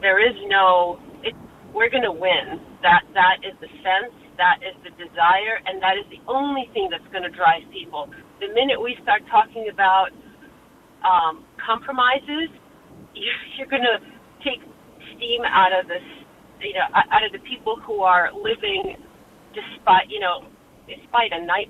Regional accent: Kyiv, Ukraine; now in United States; I'm from Kyiv. I still have family in Kyiv, my cousins specifically.

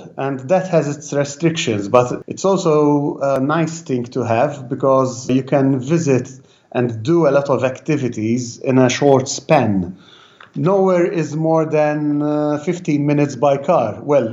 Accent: Malta; we are born and bred in Malta. We are native of this tiny island here.

